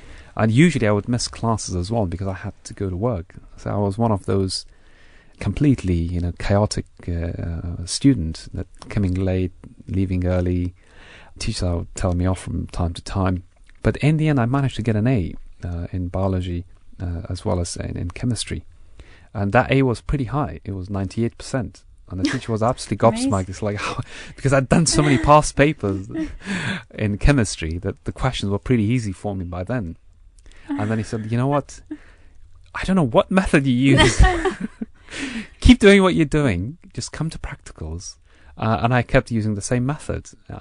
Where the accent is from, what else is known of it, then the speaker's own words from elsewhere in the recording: Afghanistan; But the fact that I came from Afghanistan, that you have to make split decisions.